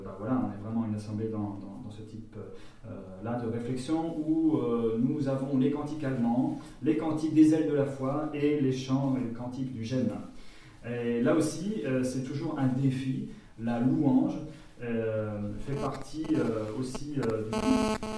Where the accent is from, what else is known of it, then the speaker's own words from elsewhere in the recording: Auvergne-Rhône-Alpes, France; now in Alsace, France; tout en haut, au nord de cette belle Alsace, que j'y suis depuis quelques années maintenant, puisque je viens d'Auvergne. Je suis arrivé en 97.